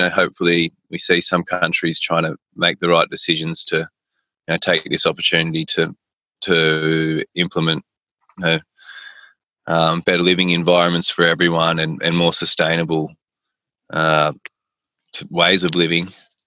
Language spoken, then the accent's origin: English; Coffs Harbour, New South Wales, Australia; And then it can go all the way up to where I grew up near Coffs Harbour